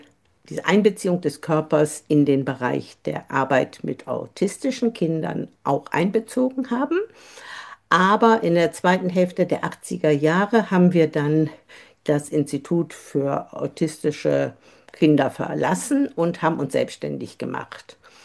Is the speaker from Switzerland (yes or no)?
no; Bremen, Germany; Nach meinem Studium bin ich zurückgegangen nach Bremen. Ich komme aus Bremen.